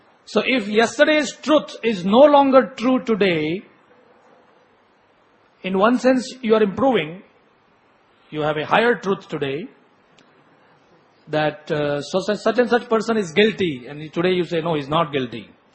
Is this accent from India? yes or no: yes; India; So that I am an Indian, I have to love this, is a relative truth.